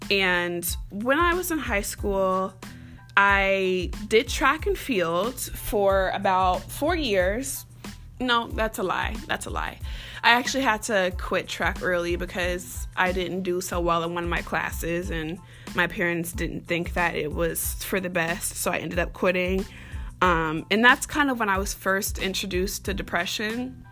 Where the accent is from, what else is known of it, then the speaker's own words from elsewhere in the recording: Iowa City, Iowa, United States; also born or lived in Inglewood; I was born in Inglewood, so ain't nobody gonna tell me otherwise. I did leave a little bit early, though. My mom, my brother, and myself, we left when I was about 9 years old and moved to little old Iowa City.